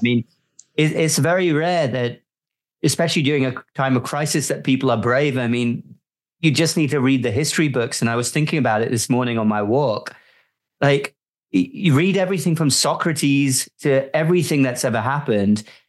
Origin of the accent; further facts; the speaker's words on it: London, United Kingdom; now in United States; I was born in London and grew up in the UK, but I'm now a dual citizen.